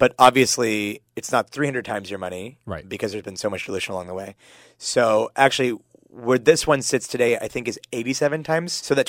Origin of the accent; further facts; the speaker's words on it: Pittsburgh, Pennsylvania, United States; So for those of you who don't know, so I grew up in Pittsburgh, so … Desi is like short for Indian.